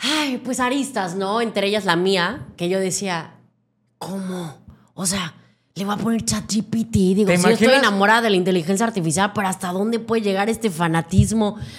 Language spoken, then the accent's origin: Spanish; Mexico; aunque somos mexicanos muy orgullosos